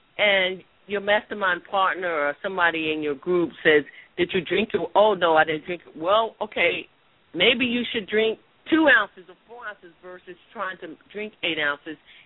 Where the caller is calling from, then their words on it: Washington, District of Columbia, United States; I'm calling from Washington, D.C., your president, Barack Obama, hometown right now.